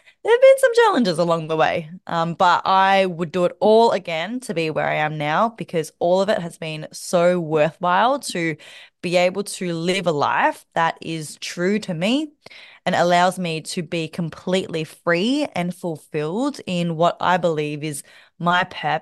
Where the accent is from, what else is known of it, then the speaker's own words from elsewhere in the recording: Melbourne, Victoria, Australia; born there; So I am the daughter of immigrant parents from Vietnam to Australia. I was born in Melbourne.